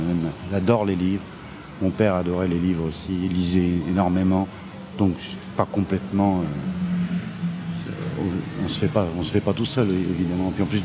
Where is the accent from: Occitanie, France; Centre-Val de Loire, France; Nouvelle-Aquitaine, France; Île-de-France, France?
Centre-Val de Loire, France; Blois; enfin, le village où j'ai habité, c'était Sœur, qui est un village de 200 habitants, mais c'est à côté de Blois, dans la Sologne, viticole.